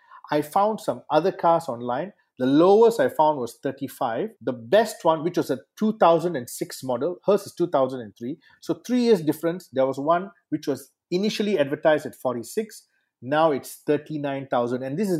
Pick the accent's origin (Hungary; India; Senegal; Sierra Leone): India; I'm Indian